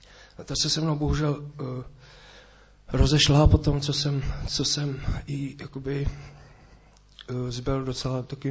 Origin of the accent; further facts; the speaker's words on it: Most, Ústí nad Labem Region, Czechia; je mi 33 let a jsem z Mostů a já jsem se narodil v rodině